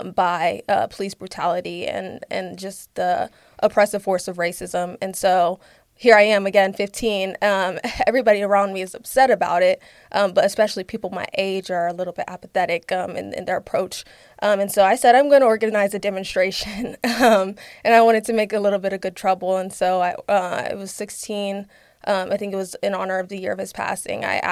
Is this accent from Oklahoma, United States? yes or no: yes; Tulsa, Oklahoma, United States; also born or lived in Princeton, New Jersey / Houston, Texas; So I grew up in Tulsa, Oklahoma. So I identify as an Oklahoman, although I was born in Princeton, New Jersey, and stopped in Houston, Texas for a little bit.